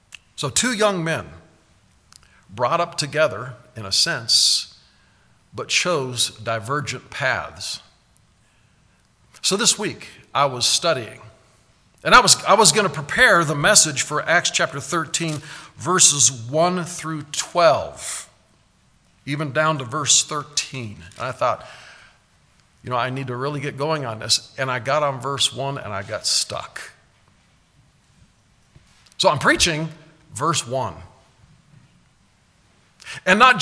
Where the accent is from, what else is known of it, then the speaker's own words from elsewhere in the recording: Omaha, Nebraska, United States; also born or lived in Hutchinson, Kansas; I was born in Hutchinson, Kansas. When I was around a year old, my parents moved us to Omaha, Nebraska. And so I spent my early growing up years in Omaha, Nebraska